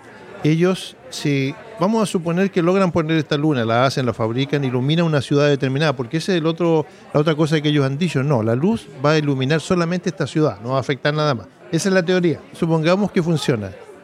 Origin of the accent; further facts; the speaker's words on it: Valparaíso, Chile; born there; Yo veo ya mi propia ciudad donde yo nací, en Valparaíso